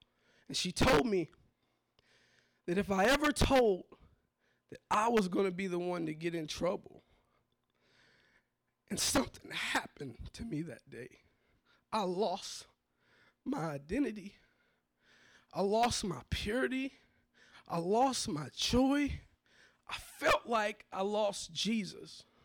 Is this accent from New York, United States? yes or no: no; Johnson City, Tennessee, United States; So I was 12 years old. I grew up in Johnson City, Tennessee. I remember growing up in a neighborhood, it was a lot of gang violence, a lot of drugs, crack addiction, really, really prevalent in my neighborhood.